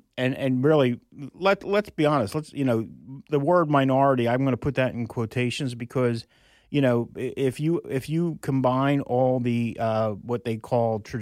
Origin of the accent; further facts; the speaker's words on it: Philadelphia, Pennsylvania, United States; I mean, I grew up in North Philadelphia.